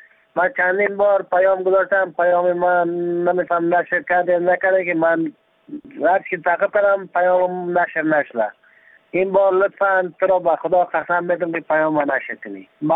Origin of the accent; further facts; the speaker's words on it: Badakhshan, Afghanistan; ما از بدخشان هستم